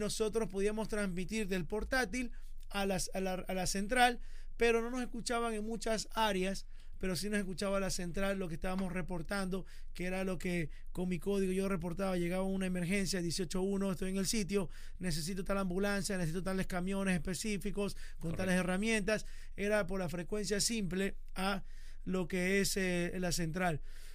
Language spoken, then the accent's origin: Spanish; Ecuador; yo fui bombero voluntario en Guayaquil, en Ecuador. Yo soy de origen ecuatoriano.